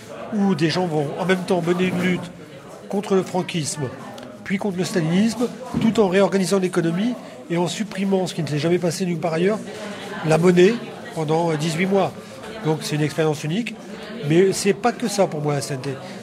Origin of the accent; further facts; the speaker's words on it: Hauts-de-France, France; Je viens de l'Aisne, hein, l'Aisne. Mes parents étaient dans une cité ouvrière.